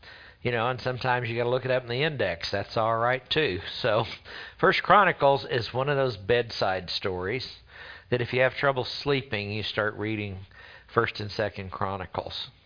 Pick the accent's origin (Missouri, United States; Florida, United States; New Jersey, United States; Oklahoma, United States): Oklahoma, United States; and Jabez, that's because we're from Oklahoma.